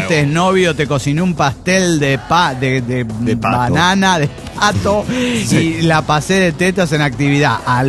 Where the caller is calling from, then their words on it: Neuquén, Argentina; de Neuquén, Argentina.